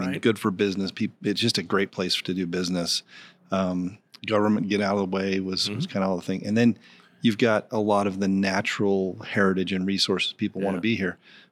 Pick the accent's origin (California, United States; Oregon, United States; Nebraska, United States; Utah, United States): Utah, United States; Magna; born there; now in Idaho, United States; I wasn't born here. I was born in Magny, Utah, which has a different heritage.